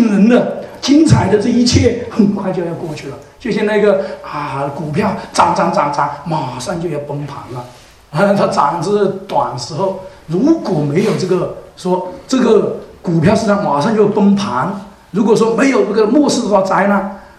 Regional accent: China

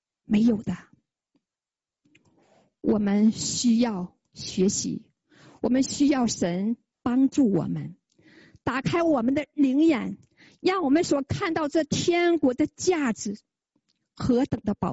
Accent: China; now in Canada; 当我们从中国来到加拿大，我们是不是付上了很多很多的代价呀？

